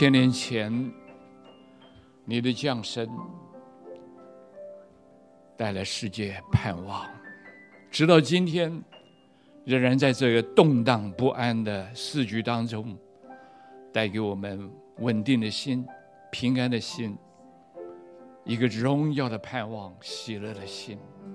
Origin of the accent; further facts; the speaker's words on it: China; 今天是我们中国人信耶稣的时代到了。主，你不偏待人，你照样怜悯我们中国人。